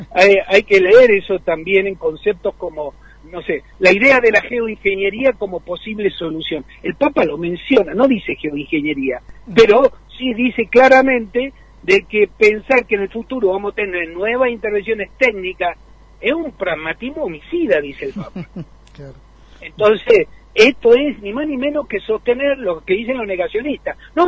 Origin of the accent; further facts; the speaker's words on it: Puerto Deseado, Santa Cruz, Argentina; born there; also born or lived in Chubut; Yo soy patagónico, yo soy nacido en Puerto Deseado, en la provincia uh-huh. de Santa Cruz